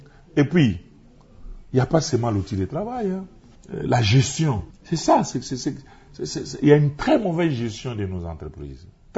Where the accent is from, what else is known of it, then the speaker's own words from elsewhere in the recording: Kinshasa, DR Congo; Et finalement, j'ai quitté Kisangani, Kindu, Lubutu, pour enfin revenir dans mon Kinshasa natal.